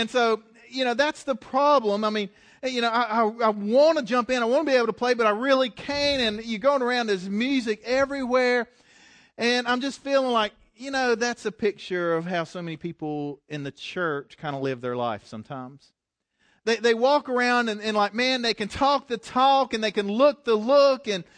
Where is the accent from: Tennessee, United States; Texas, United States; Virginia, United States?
Virginia, United States; Galax; And growing up in Galax, you're around it, but I really wasn't part of it.